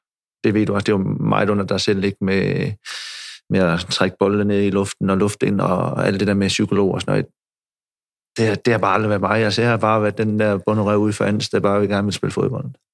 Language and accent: Danish; Silkeborg, Central Denmark Region, Denmark; For jeg kommer fra Danmark og Silkeborg